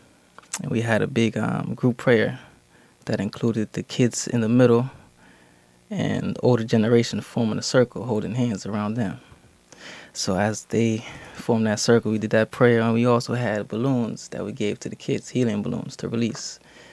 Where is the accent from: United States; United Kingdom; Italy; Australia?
United States; Bridgeport; also born or lived in Santa Cruz, California; I wasn't born here. I was born in California, Santa Cruz. But I've been in Bridgeport, and I've been raised here for about 20 years.